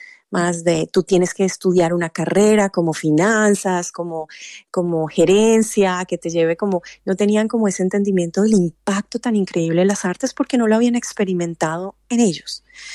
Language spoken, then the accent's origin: Spanish; Colombia; En la época en que yo estaba en Colombia y me crié en Colombia, ha sido un país muy difícil